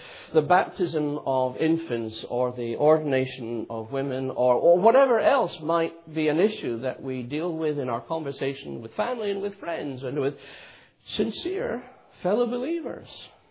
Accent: Scotland, United Kingdom; I was brought up in Scotland

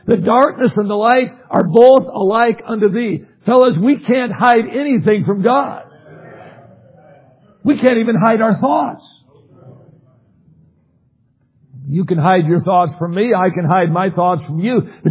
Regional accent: Midwest, United States; I grew up in the Midwest and I watched as a boy and growing up there some buildings being built.

